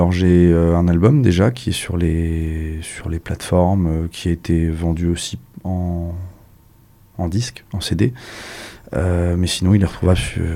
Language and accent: French; Rocroi, Grand Est, France; je suis un peu de partout, mais en réalité, j'ai passé mon enfance à Rocroi.